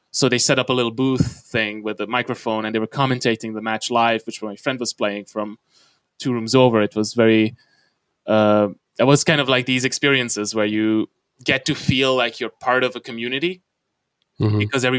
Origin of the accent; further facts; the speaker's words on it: Hungary; now in Germany; So I'm from Hungary. Two of us are from Hungary.